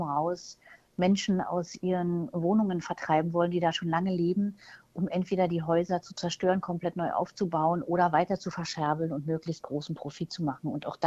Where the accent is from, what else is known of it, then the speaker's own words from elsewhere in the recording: East Germany, Germany; Und wir kommen ja beide aus der DDR und kennen da auch viele Leute